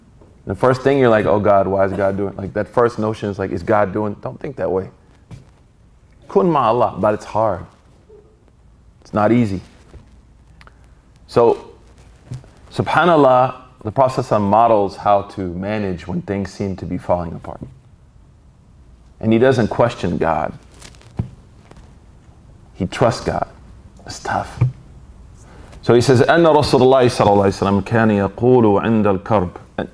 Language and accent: English; New York, United States; I'm from New York.